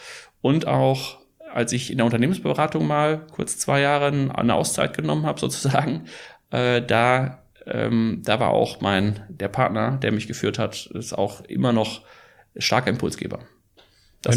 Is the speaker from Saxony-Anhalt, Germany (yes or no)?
no; North Rhine-Westphalia, Germany; Das ist eine sehr schwierige Frage, weil ich bin Holländer und Schweizer und bin aber im Ruhrgebiet aufgewachsen.